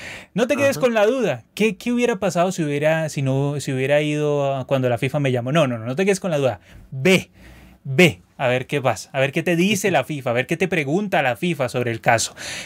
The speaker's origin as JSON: {"language": "Spanish", "country": "Colombia", "said": "como colombianos sabemos sobre los estigmas"}